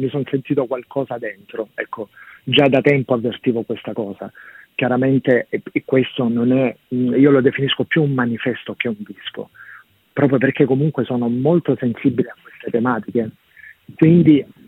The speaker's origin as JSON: {"language": "Italian", "town": "Nardò", "region": "Apulia", "country": "Italy", "tie": "born or raised there", "said": "nella località attorno al mio paese, Nardò, di cui sono appunto originario."}